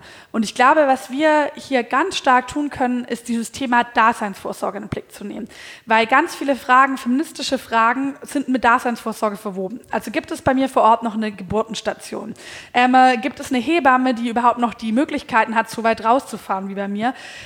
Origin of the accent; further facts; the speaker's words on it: Baden-Württemberg, Germany; Aber wenn man dann nach Brandenburg rausgeht oder irgendwie ins schwäbische Land, wo ich herkomme, da können die Leute auch damit nichts anfangen.